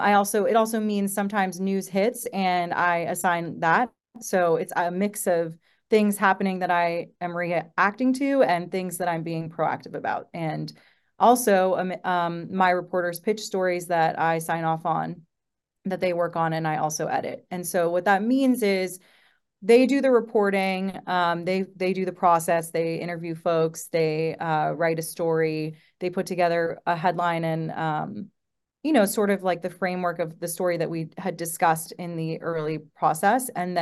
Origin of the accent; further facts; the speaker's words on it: Santa Monica, California, United States; now in Los Angeles, United States; I am. Yeah, I'm born and raised in LA. I grew up in Santa Monica, and now I live in the Valley.